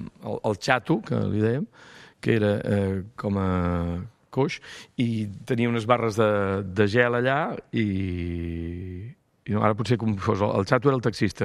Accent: Vila-seca, Catalonia, Spain; nosaltres som de Vilaseca, que és una vila del camí, és una cruïlla, i a tocar 4 quilòmetres ja hi ha la platja.

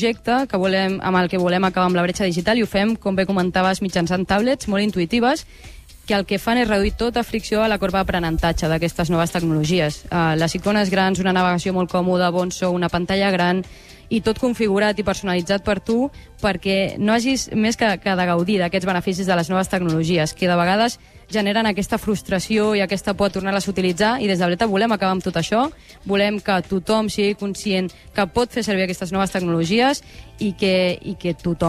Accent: Sant Feliu, Catalonia, Spain; m'ha fet moltíssima il·lusió poder venir aquí al meu poble

